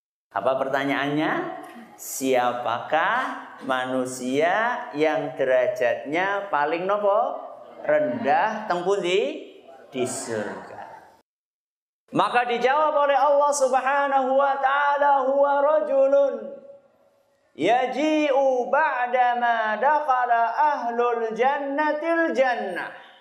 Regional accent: Purbalingga, Central Java, Indonesia; also born or lived in Medina, Saudi Arabia; karena saya wong Purbalingga, ora ngapak, ora kepenak.

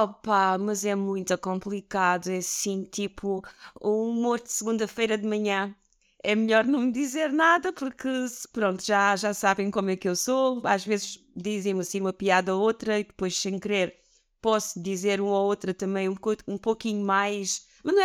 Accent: southern Portugal, Portugal; porque é muito complicado fazer 300 km para baixo, porque eu sou do Sul

